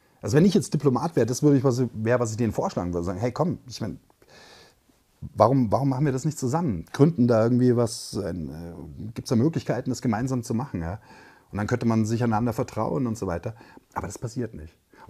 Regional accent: Germany; Und da ist auch die Frage, ob wir als Deutsche, wenn jetzt unser Außenminister dort am Vermitteln ist, ob wir überhaupt diese neutrale Position haben.

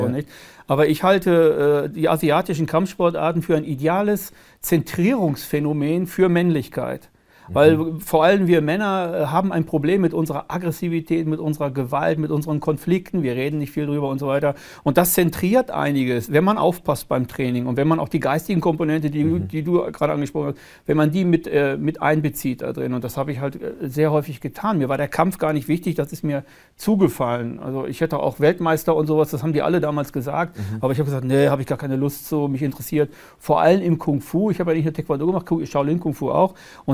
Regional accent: Gütersloh, North Rhine-Westphalia, Germany; ich komme aus Gütersloh, bin ich groß geworden

